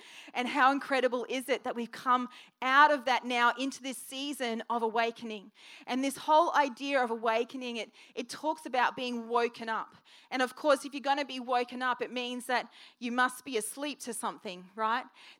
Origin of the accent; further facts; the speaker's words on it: Queensland, Australia; see, I grew up in North Queensland, and one of the things we love up there is mangoes.